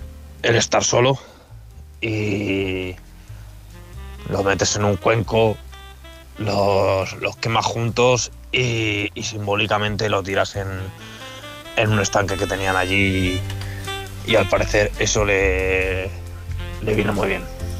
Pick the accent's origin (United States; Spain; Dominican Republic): Spain; Sonseca, Castilla-La Mancha; de Sonseca.